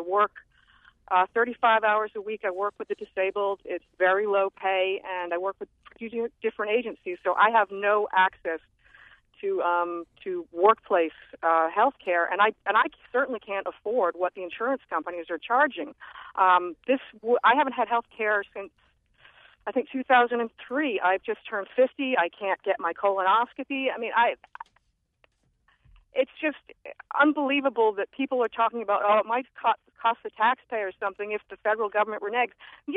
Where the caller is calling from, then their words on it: Hillsborough, New Hampshire, United States; from Hillsborough.